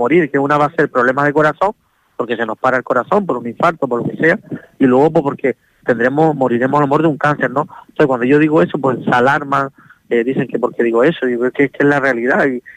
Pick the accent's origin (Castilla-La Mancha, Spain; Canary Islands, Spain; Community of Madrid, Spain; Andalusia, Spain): Canary Islands, Spain; accent: Canarian; pandilla nuestra, o cuando estoy con mi familia en Villa de Canarias comiendo sancocho. Entonces, esa es mi forma de hablar